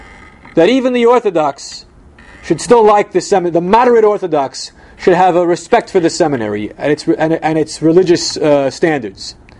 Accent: Great Neck, New York, United States; Mordechai Waxman, the illustrious rabbi of Temple Israel of Great Neck, okay, my hometown, I remember seeing Waxman many, many times around town, Middle Neck Road.

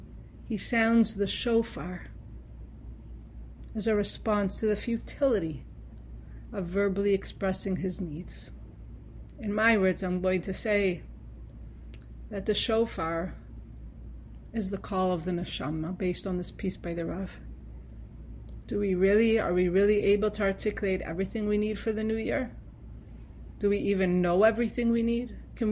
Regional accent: Toronto, Ontario, Canada; that I'm originally from Toronto. I don't know if I know you, but I grew up in Toronto.

